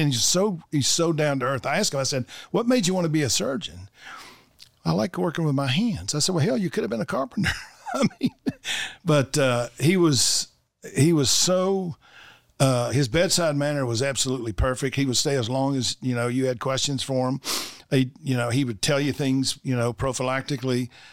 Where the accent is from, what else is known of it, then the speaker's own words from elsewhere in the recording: Memphis, Tennessee, United States; also born or lived in Cocoa Beach, Florida; Well, I was born and raised in Memphis. I went to high school in Cocoa Beach, Florida.